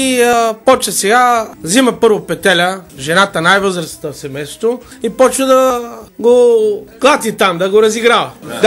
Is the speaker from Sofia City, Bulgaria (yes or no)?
no; Bukovlak, Pleven Province, Bulgaria; от Буковлък съм.